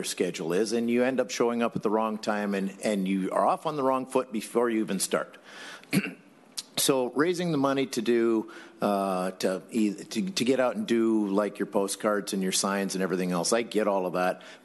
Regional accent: Illinois, United States; I was raised in Illinois. So Lincoln-Douglas debates is a big deal where I came from.

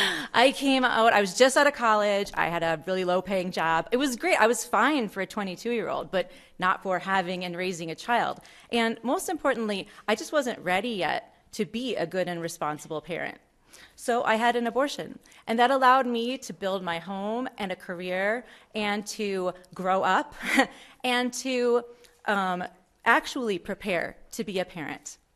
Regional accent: Minnesota, United States; I am a Minnesotan born and bred, ridiculously, obnoxiously proud of it.

